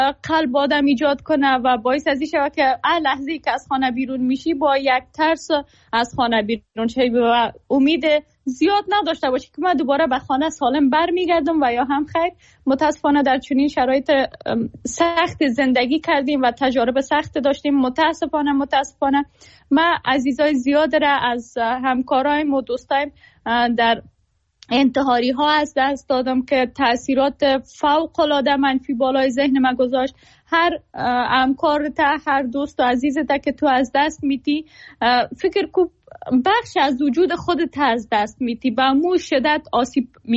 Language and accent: Persian; Afghanistan; زمانی که خب متولد شدیم نسبتاً امنیت در افغانستان بود،